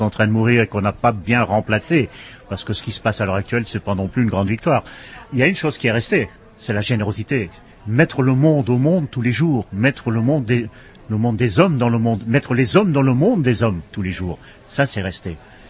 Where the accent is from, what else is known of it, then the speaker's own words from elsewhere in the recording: Antwerp, Flanders, Belgium; born there; je suis né à Anvers, effectivement, qui est un port où il y a une communauté juive importante, encore toujours à l'heure actuelle. Et aussi où on pratique quatre ou cinq langues dans chaque famille, enfin comme dans tous les grands ports à peu près.